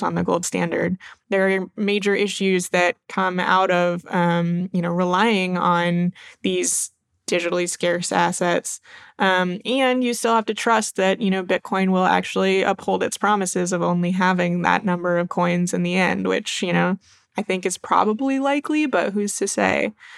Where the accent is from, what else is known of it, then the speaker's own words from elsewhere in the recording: Maine, United States; I'm originally from Maine, and I'm visiting family here.